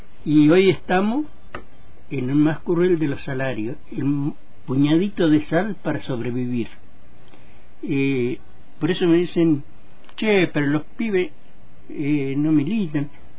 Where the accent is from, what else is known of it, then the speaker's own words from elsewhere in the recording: El Mayal, Neuquén, Argentina; Sí, soy neuquino. Yo más que neuquino soy cordillerano.